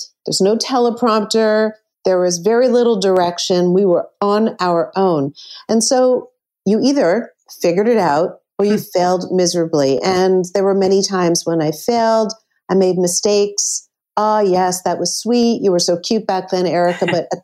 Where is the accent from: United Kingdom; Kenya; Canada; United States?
Canada; Hudson, Quebec; also born or lived in Montreal; I was born in Montreal and moved to Hudson. Went to high school there.